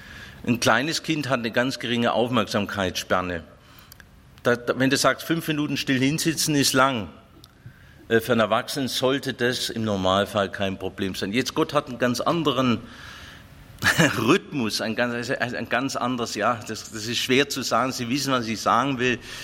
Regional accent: Baden-Württemberg, Germany; Da freue ich mich als Schwabe, aber als Christ freue ich mich nicht

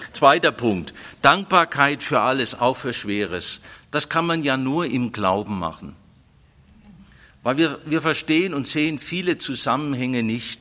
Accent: Baden-Württemberg, Germany; Als Schwabe habe ich es ja gerade noch geschafft.

